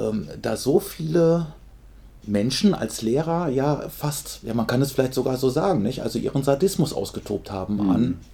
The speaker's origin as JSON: {"language": "German", "region": "North Rhine-Westphalia", "country": "Germany", "said": "Du weißt, ich komme aus dem Rand von Sauerland-Ruhrgebiet. Das heißt, wir sprechen da also sehr viel anders."}